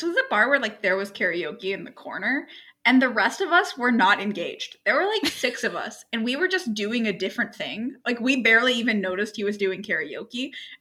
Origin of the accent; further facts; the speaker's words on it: Southeast, United States; And I've lived in Europe for 2 years. And I'm from the Southeast, and my parents are preachers.